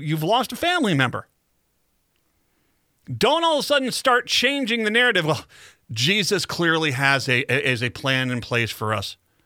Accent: Wickford, Rhode Island, United States; also born or lived in Minnesota; I mean, when I grew up, I was born in Minnesota, but I spent most of my elementary school days on Haverhill Avenue over in Wickford, Rhode Island.

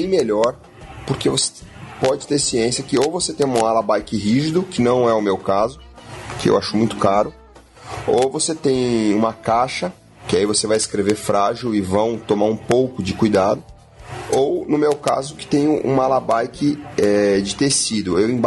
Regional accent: São Paulo, Brazil; Olha, eu cresci em São Paulo, vivi a maior parte do tempo em São Paulo

